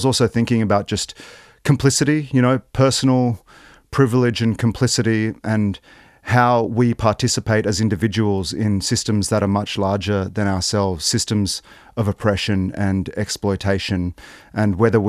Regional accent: Australia; moved away as an adult; now in Kota Kinabalu, Malaysia; I was born and raised in Australia.

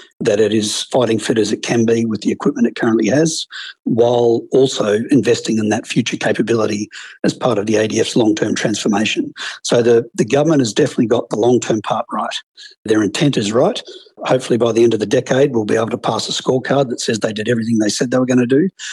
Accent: Australia; As an Australian, I'm slightly concerned

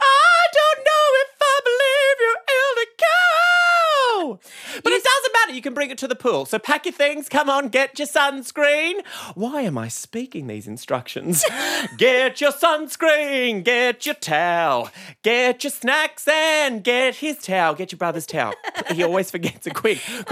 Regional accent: Queensland, Australia; I am from Queensland. And majority of my family and friends in Queensland say pool as pool.

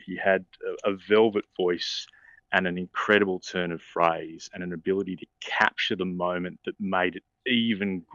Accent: New South Wales, Australia; I know I grew up in New South Wales

